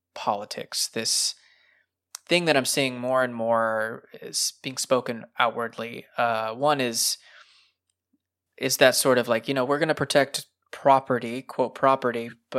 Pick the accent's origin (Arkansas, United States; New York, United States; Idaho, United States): Idaho, United States; now in Washington, United States; from Southern Idaho. I moved up to Northern Washington just about 3 months ago.